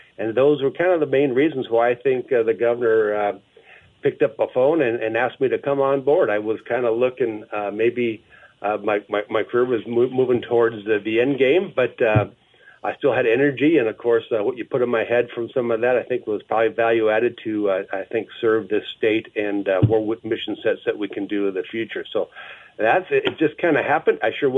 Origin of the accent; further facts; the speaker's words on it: Minnesota, United States; now in Montana, United States; Well, I believe it or not, I was raised in Minnesota. I did the aviation program in North Dakota